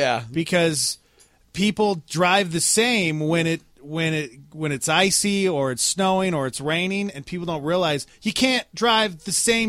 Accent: Montana, United States; well, growing up in Montana, the things that we experience is...

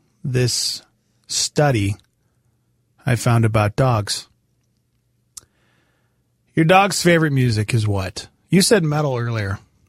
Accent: Montana, United States; growing up in the 80s and 90s in Montana, there was a pop station

